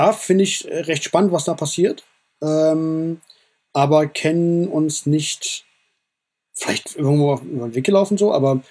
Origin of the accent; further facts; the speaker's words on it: Frankfurt, Hesse, Germany; Aber klar, ich bin Frankfurter, hier hat alles angefangen.